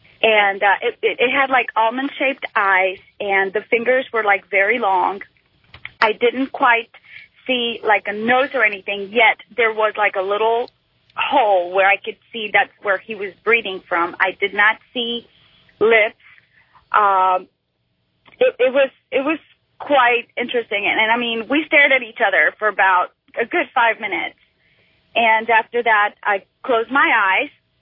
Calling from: Pennsylvania, United States; I'm calling from Pennsylvania.

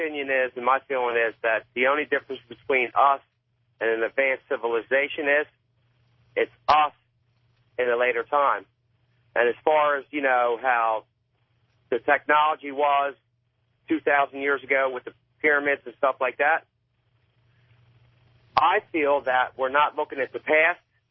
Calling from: Wilmington, Delaware, United States; Wilmington, Delaware.

